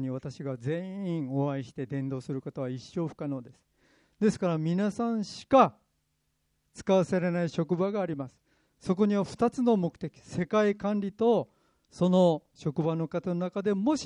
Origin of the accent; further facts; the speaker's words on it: Kumamoto, Japan; born there; 私は熊本の田舎に生まれたけれども